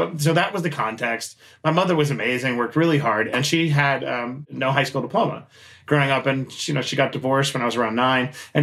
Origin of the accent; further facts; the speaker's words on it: Queens, New York, United States; I grew up in Queens, New York. Shout out to Queens.